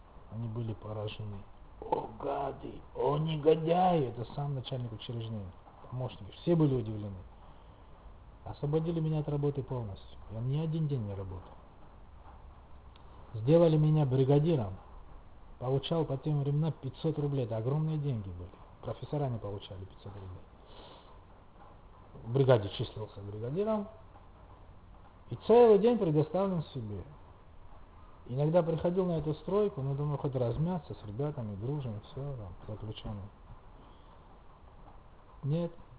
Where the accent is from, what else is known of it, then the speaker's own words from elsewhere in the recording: Sukhumi, Abkhazia, Georgia; Эй, святоша, такой здоровый дядька, откуда ты? Я говорю, Сухуми. Что, грузин? Я говорю, да.